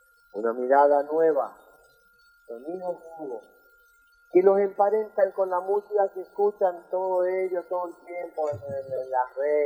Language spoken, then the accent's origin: Spanish; Curuzú Cuatiá, Corrientes, Argentina; De Curuzú.